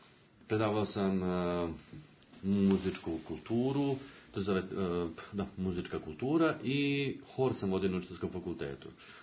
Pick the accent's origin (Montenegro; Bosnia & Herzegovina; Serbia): Serbia; Smederevska Palanka, Šumadija and Western Serbia; born there; Rođen sam u Smederevskoj Palanci, grad na domak Beograda, 80 km od Beograda.